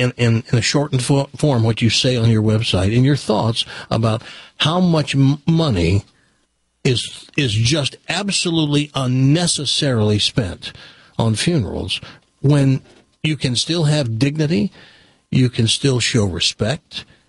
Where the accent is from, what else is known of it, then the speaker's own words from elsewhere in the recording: Tennessee, United States; born there; I was born in Tennessee. My parents continued to live in Tennessee. They went back after we came up here and lived out their days.